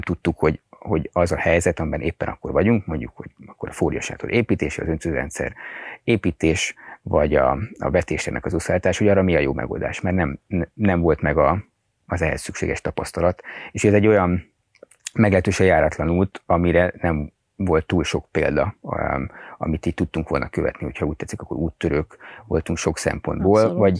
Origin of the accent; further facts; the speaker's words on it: Budapest, Hungary; mert hogy Budapesten nőttem föl, nem volt semmilyen gyakorlati tapasztalatom